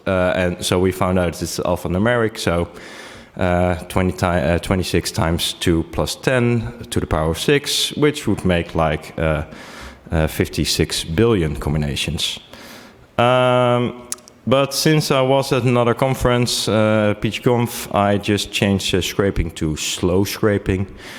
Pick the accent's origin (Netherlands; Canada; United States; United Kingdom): Netherlands; from Netherlands